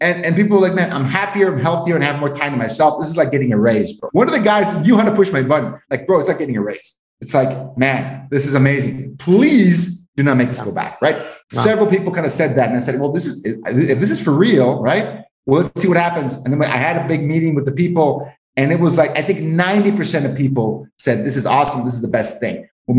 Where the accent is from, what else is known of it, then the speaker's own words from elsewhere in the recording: Tijuana, Baja California, Mexico; And actually, this was my hometown in TJ.